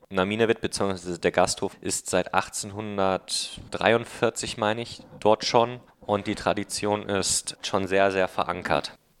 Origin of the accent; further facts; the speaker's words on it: North Rhine-Westphalia, Germany; moved away as an adult; jung würde ich mich ja nicht mehr bezeichnen, Mitte 30. Wir kommen beide aus NRW.